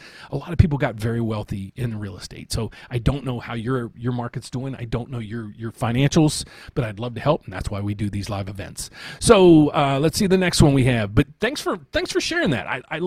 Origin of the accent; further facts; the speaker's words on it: West Virginia, United States; also born or lived in Illinois; now in St. Charles, United States; I'm originally from West Virginia. I moved to one part of Illinois, and then I moved to St. Charles about 25 years ago